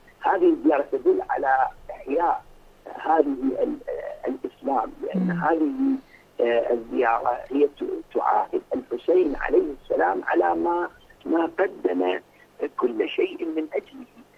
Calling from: Karbala, Karbala Governorate, Iraq; وأنا أتحدث لكم من كربلاء المقدسة

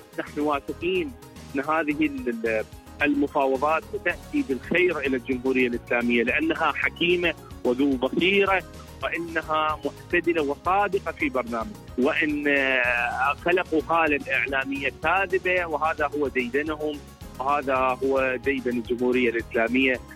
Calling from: Iraq; من العراق

